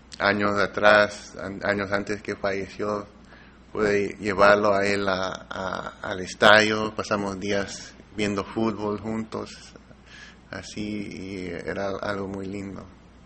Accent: Peru; born there; Yo nací en Perú, tengo mi camiseta

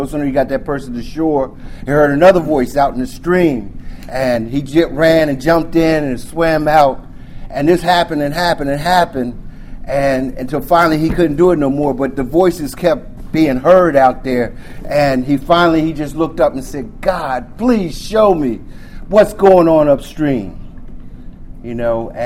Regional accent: Frederick, Maryland, United States; I'm from the Frederick area.

